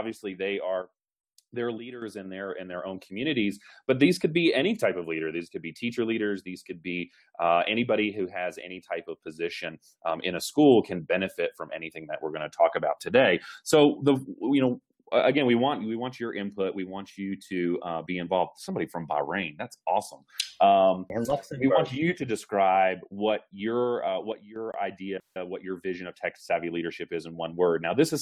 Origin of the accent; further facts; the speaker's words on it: Winston-Salem, North Carolina, United States; Hey, I'm from Winston-Salem.